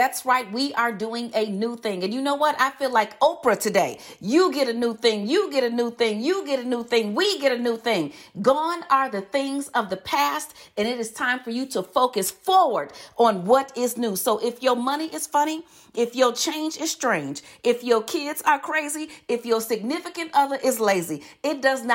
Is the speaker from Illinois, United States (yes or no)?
yes; Chicago, Illinois, United States; You see, I was born and raised in Chicago. My grandmother was 75 years old, cleaning homes for wealthy people, putting me through college.